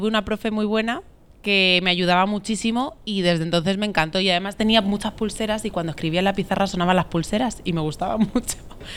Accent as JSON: {"language": "Spanish", "town": "Madrid", "region": "Community of Madrid", "country": "Spain", "tie": "born or raised there", "said": "Yo soy de Madrid y he vivido siempre aquí en Madrid."}